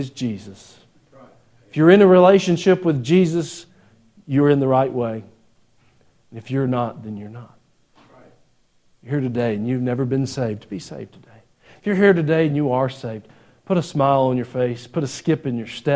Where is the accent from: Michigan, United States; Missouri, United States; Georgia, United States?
Georgia, United States; Gainesville; There was the church I grew up in Gainesville, Georgia.